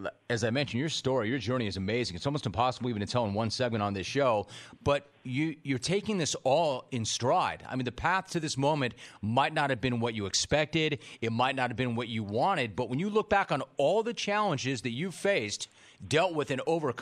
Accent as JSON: {"language": "English", "town": "San Fernando Valley", "region": "California", "country": "United States", "tie": "born or raised there", "said": "Spots and I grew up in the San Fernando Valley together in the 818."}